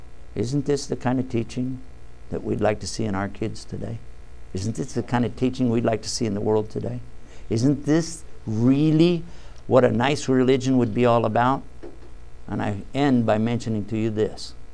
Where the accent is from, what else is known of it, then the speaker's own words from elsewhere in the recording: Texas, United States; I'm from Texas. You know us Texans.